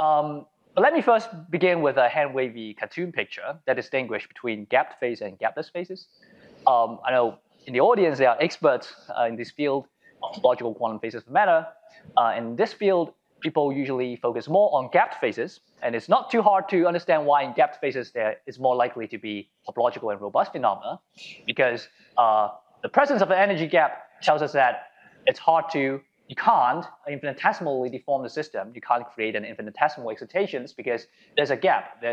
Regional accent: Hong Kong; English is a second language; now in United States; I'm from Hong Kong. I did my undergraduate at HKUST from the same place as Chong. And then I move on to Penn and do my graduate study.

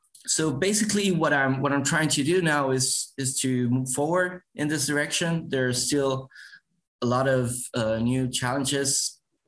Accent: Argentina; It's pronounced … because I'm from Argentina too.

